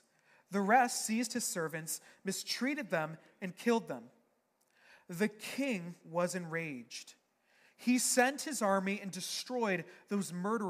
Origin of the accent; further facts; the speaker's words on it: Chatham, Ontario, Canada; also born or lived in Niagara; now in Kingston, Canada; I grew up in Chatham, Ontario, by the way, before I came to Niagara and then to Kingston.